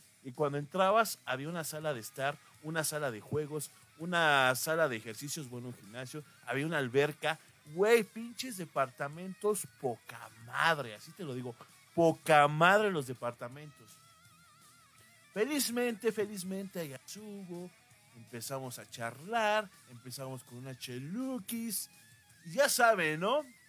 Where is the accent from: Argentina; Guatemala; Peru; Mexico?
Mexico; Mexico City; mido 1.85, soy soltero y soy de la Ciudad de México.